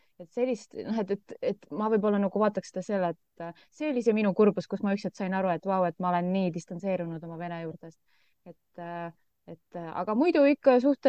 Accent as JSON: {"language": "Estonian", "town": "Tallinn", "region": "Harju County", "country": "Estonia", "said": "ma olen tallinlane. Ja. Mul ei ole probleemi elada kuskil mujal, aga Lasnamägi kuidagi praegu veel hoiab mind enda kütkes"}